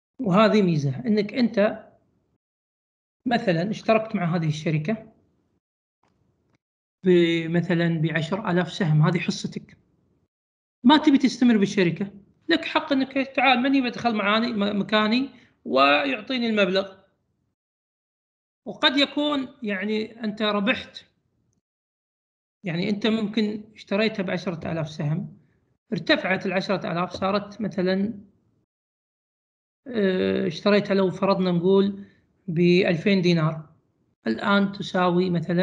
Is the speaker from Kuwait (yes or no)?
yes; Kuwait; هذه يعني قانون عندنا التجاري في الكويت يحدد السهم ب100 فلس